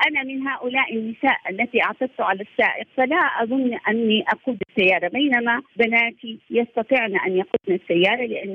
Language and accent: Arabic; Saudi Arabia; يعني نحن مجتمع سعودي متكافل، مجتمع سعودي لديه قيم